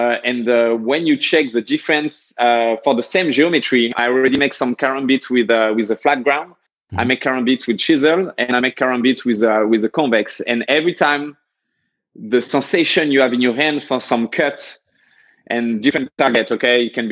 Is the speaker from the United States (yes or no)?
no; France; English is a second language; because we're from France and in France, all is forbidden.